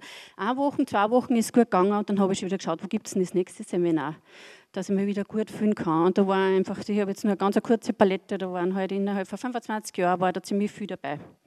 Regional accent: Feurig, Upper Austria, Austria; also born or lived in Steyr; bin 51 Jahre alt. Bin in Steyr geboren und aufgewachsen in Feurig bei Bad Hall.

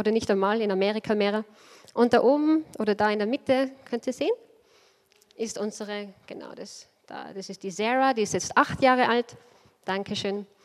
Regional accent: Innsbruck, Tyrol, Austria; accent: Innsbruck dialect; von Innsbruck. Also ich hoffe, ihr versteht mein Innsbrucker Dialekt.

